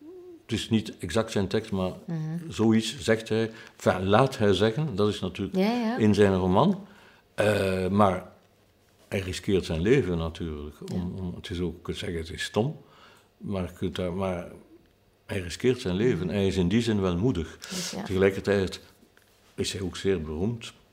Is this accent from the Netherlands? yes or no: no; Belgium; accent: Belgian; Op een bepaald moment sprak ik Frans als een Fransman. Nu ben ik weer 18 jaar hier in Brussel en mijn Belgisch accent moet u er maar bij nemen.